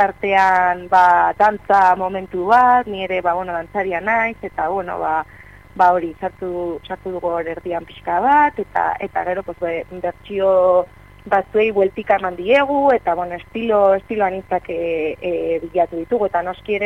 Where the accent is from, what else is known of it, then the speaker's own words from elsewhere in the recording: Villava, Navarre, Spain; Atarrabeakoa gara biak, ezaguna gara, lagunak ere.